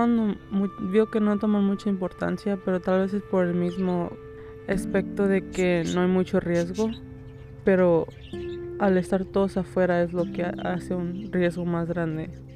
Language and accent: Spanish; León, Guanajuato, Mexico; also born or lived in Santa Cruz, United States; now in United States; Yo vengo de México, León, Guanajuato.